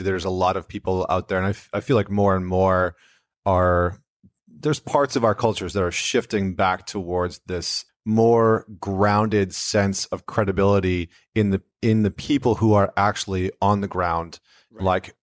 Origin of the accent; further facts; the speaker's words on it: Canada; our I'm not American, I'm Canadian, but have our own.